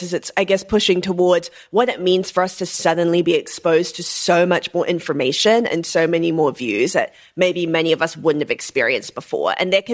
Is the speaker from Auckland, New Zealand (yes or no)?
yes; Auckland, New Zealand; I'm 29. I grew up in Auckland, New Zealand as a multiracial person.